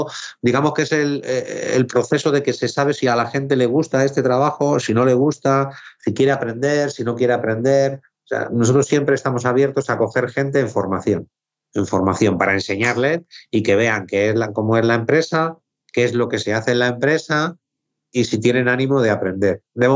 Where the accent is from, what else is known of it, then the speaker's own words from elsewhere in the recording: Carabaña, Community of Madrid, Spain; como nosotros somos de Carabaña, la fábrica la sacamos fuera de Madrid.